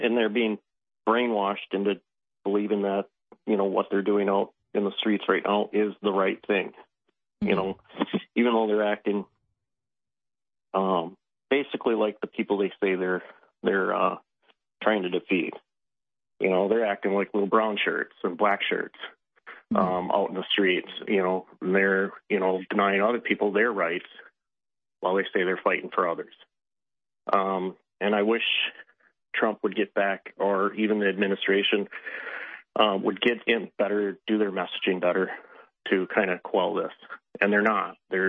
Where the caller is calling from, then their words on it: Minnesota, United States; you know, like Minnesotans inherently want to do the right thing. I am calling from Minnesota.